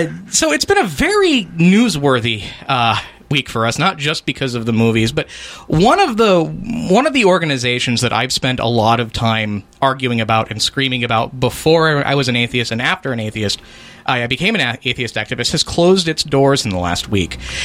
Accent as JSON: {"language": "English", "town": "Chicago", "region": "Illinois", "country": "United States", "tie": "born or raised there", "said": "getting all … on my hometown of Chicago, just destroying things left and right."}